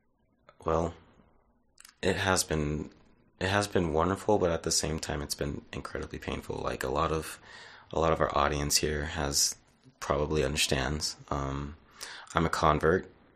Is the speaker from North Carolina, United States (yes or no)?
yes; North Carolina, United States; now in Utah, United States; And in general, I guess where I'm from North Carolina. I lived out here in Utah for almost 7 to 8 years now.